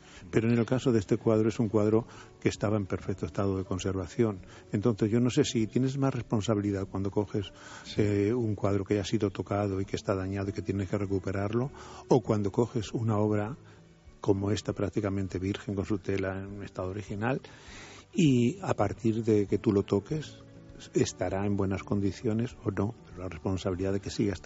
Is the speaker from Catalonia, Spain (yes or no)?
no; Toledo, Castilla-La Mancha, Spain; yo lo conozco el Greco desde mi infancia porque por algo soy de Toledo y es mi referencia cultural.